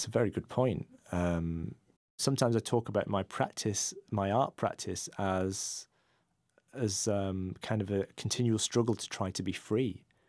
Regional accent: India; accent: Indian; first language Gujarati; English is a second language; I was ashamed of the fact that I spoke Gujarati. I was ashamed of my Indian accent.

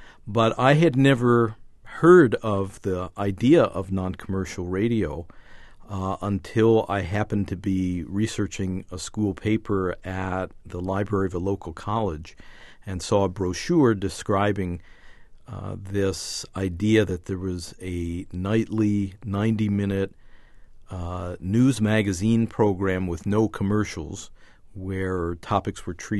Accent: Philadelphia, Pennsylvania, United States; I was born in Philadelphia and went into public radio as an intern in my junior year in high school, where I was attending an alternative public high school just outside of Philadelphia

